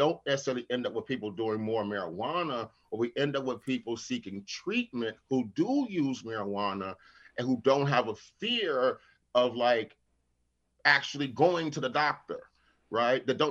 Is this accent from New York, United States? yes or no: no; Chicago, Illinois, United States; moved away; I'm an organizer, I'm from Chicago, I'm in Connecticut.